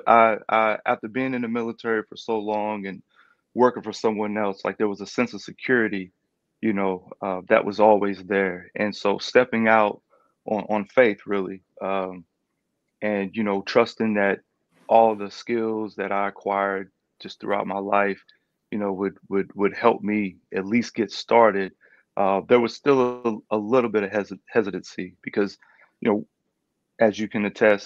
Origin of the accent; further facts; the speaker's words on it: Clarksville, Tennessee, United States; also born or lived in Fayetteville, North Carolina; I'm from Clarksville, Tennessee. I was actually born in Fayetteville, North Carolina, but my mother and I, we moved here late 80s.